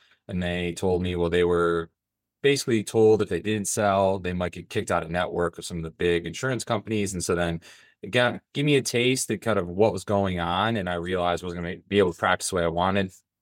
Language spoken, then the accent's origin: English; Michigan, United States; So I am from Michigan originally, and my mother was a nurse at University of Michigan in Ann Arbor when I was a kid.